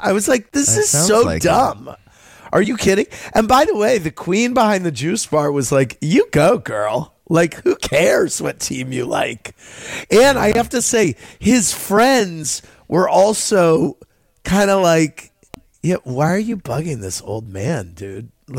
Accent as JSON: {"language": "English", "town": "St. Louis", "region": "Missouri", "country": "United States", "said": "Y'all know I'm from St. Louis. Y'all know I'm a big Cardinals fan."}